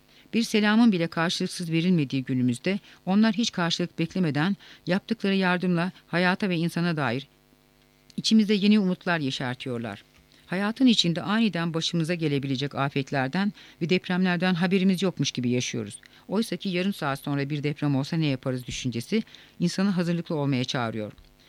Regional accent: Manisa, Turkey; born there; 1970 yılının Şubat ayında Manisa'da dünyaya geldim. Manisalı bir ailenin ortanca çocuğuyum.

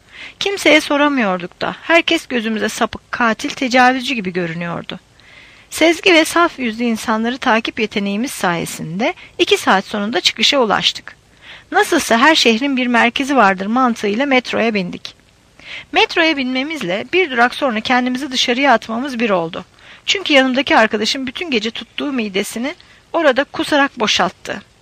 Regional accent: İzmir, Turkey; Ya memleketim olan İzmir'e gidecektim ya da okuldan sonra ciddi bir adım olarak onun yaşadığı şehirde, yani Ankara'da kalacaktım.

